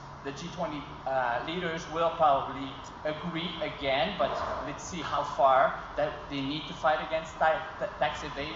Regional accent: Canada; Obviously, you recognize by my accent that I'm not from Australia, I'm from Canada. I'm based in Canada

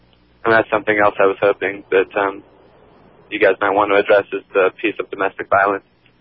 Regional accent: Portland, United States; I'm from Portland.

